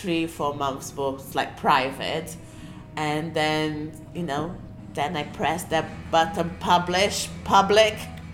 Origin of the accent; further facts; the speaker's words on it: São Paulo, Brazil; now in London, United Kingdom; I run a blog called Hot in Chile. And I'm from Brazil. I was born in São Paulo.